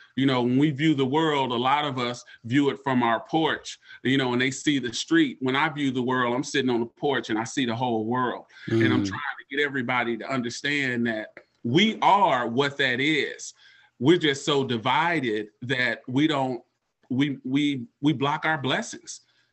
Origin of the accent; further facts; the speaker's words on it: Dallas, Texas, United States; I'm from Hamilton Park. I'm from the north. Hamilton Park, 709 to the world blow up. We was in Hamilton Park.